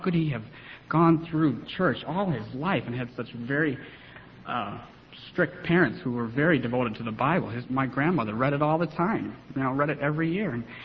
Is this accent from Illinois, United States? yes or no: yes; Rockford, Illinois, United States; born there; I was born in Rockford, Illinois, which is about an hour and a half northwest of Chicago, in 1969.